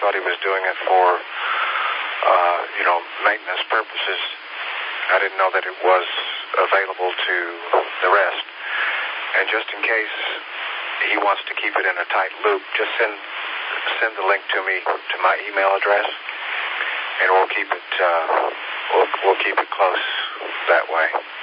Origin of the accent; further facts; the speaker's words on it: Tennessee, United States; I was raised in Tennessee, and of course that's where they lived, both my mom and my dad.